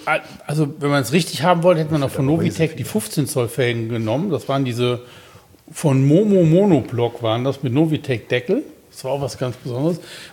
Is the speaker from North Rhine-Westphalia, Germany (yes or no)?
no; Betzdorf, Rhineland-Palatinate, Germany; bei uns zu Hause in Betzdorf am Westerwaldrand, in Betzdorf an der Sieg bin ich ja aufgewachsen, oder die ersten Jahre habe ich gelebt